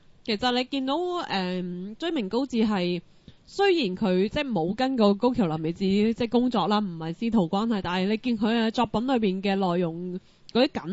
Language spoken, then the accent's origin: Cantonese; Hong Kong; 咁但係我哋香港人通常都慣咗叫阿林㗎啦。